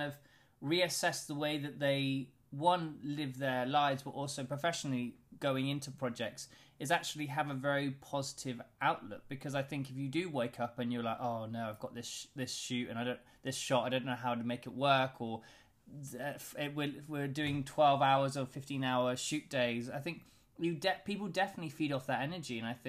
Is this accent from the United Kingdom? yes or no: yes; Plymouth, South West England, United Kingdom; Oh, so, I'm from Plymouth.